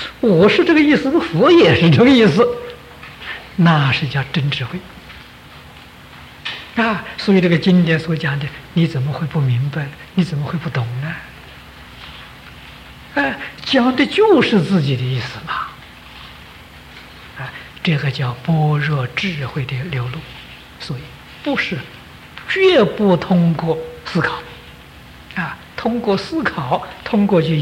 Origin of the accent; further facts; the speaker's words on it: China; 我们中国人有个俗话说，人不为己，天诛地灭。